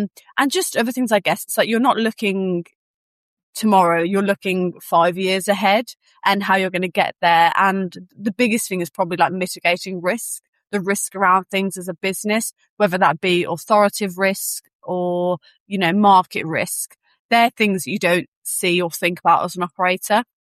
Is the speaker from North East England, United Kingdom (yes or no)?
no; Birmingham, West Midlands, United Kingdom; now in London, United Kingdom; So I grew up originally in Birmingham. I'm London based now, but in Birmingham.